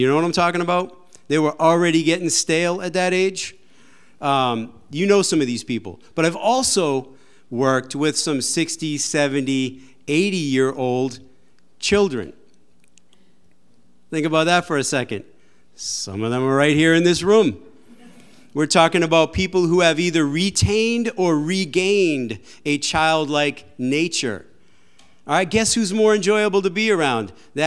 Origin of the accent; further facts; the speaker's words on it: South Hanson, Massachusetts, United States; Anyhow, I grew up in South Hanson. So most of you should go, What? Where? And so that's exactly the kind of town I loved. It was rural.